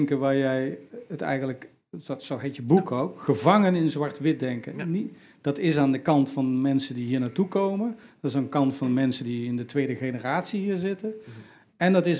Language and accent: Dutch; Netherlands; Ja, dus als wij als Nederlanders dat verhaal van gelijkheid en saamhorigheid en de rechtsstaat en al die termen, als wij die gebruiken richting de mensen die hier naartoe komen